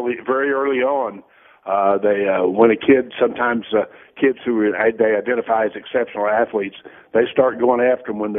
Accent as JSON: {"language": "English", "region": "Texas", "country": "United States", "tie": "born or raised there", "said": "I was raised in Texas. I know exactly what happens down there."}